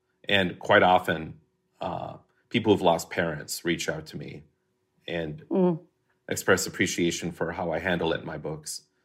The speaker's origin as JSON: {"language": "English", "town": "Hastings", "region": "Minnesota", "country": "United States", "tie": "born or raised there", "said": "growing up in Hastings, Minnesota, I was convinced I would never see the name of that town mentioned in a novel by anyone at any time."}